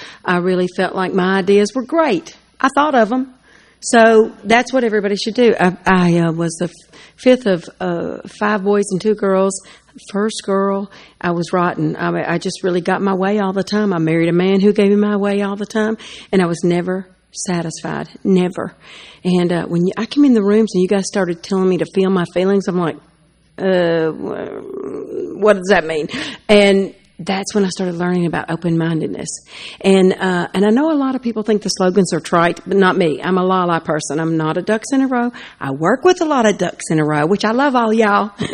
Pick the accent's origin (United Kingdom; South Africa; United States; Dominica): United States; Tennessee; from Tennessee, and I'm bouncing off the walls.